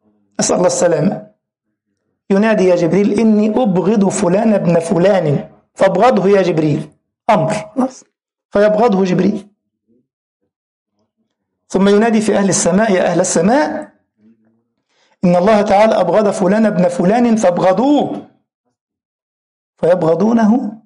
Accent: Egypt; ناصح عندنا في مصر يعني فاهم

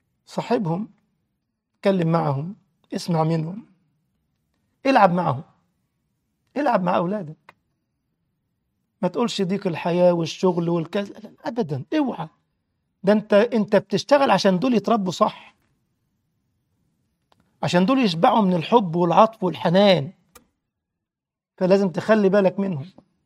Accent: Egypt; الجماعة الطيبين عندنا في مصر كان لهم مثل جميل

